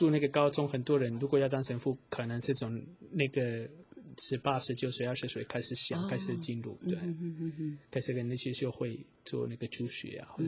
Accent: Madrid, Community of Madrid, Spain; Chinese is a second language; 在马德里，我是马德里人，但还没讲。

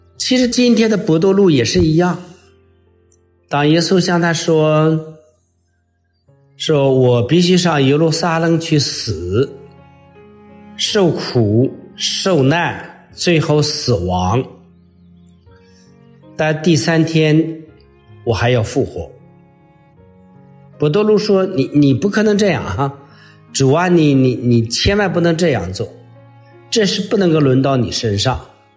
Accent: China; 就像我们中国人说，吃得苦中苦，方为人上人。

